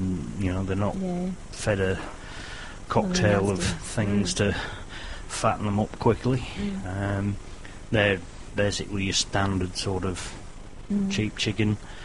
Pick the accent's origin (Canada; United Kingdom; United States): United Kingdom; England; I'm English, so I can't avoid that.